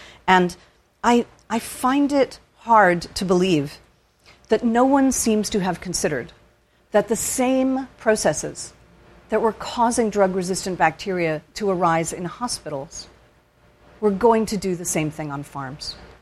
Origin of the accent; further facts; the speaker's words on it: England, United Kingdom; now in United States; I grew up in England, and in the 50s, 60s, I assume 70s, when I was a kid in the 70s